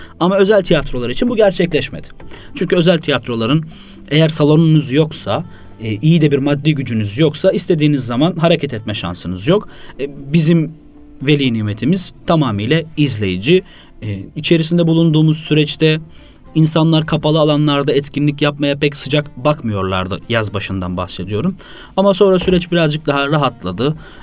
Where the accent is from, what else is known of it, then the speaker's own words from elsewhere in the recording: Sakarya, Turkey; born there; now in Istanbul, Turkey; 92 yılında Sakarya'da doğdum. İmam Hatip'i Hendek'te bitirdikten sonra kısa bir üniversite maceram oldu. İlahiyat Fakültesini hazırlık sınıfında bırakıp İstanbul'a geldim